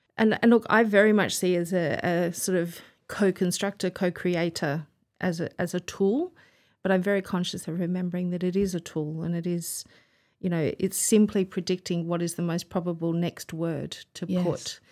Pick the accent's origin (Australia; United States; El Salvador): Australia; also born or lived in Manchester, United Kingdom; now in Oxford, United Kingdom; And... when I was one, my family emigrated to Australia for my dad's work. So we found ourselves in Australia. I did all my education in Australia, had a beautiful childhood